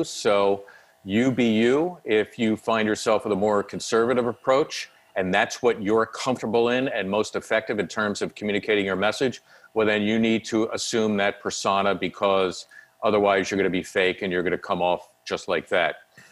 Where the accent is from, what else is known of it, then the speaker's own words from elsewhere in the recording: Philadelphia, Pennsylvania, United States; I hearken back to the kid growing up in Northeast Philly who first began to hear those sounds when my father took me to a Sixers game when I was 8 years old.